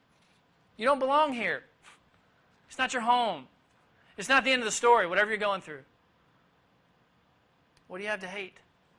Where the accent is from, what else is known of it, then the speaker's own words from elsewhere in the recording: Tennessee, United States; I just moved back to the Bible Belt. I haven't been here in 4 years. I grew up in Tennessee.